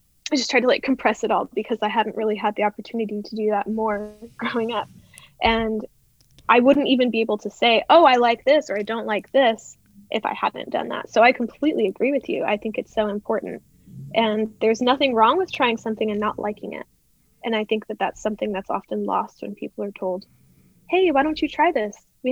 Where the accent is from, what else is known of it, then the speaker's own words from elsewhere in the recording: Hawaii, United States; moved away as an adult; I grew up in Hawaii and then I came here to go to college. So I would go home over the summer and I grew up owning a couple of horses.